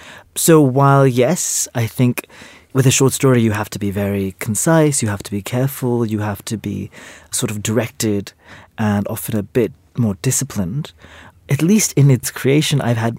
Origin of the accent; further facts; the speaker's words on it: India; now in New York, United States; I'm Indian, not only of ancestry and heritage, but also still of citizenship. It's a country I feel very attached to. Though I live in New York and have lived in New York most of my life, I think of myself as an Indian in New York.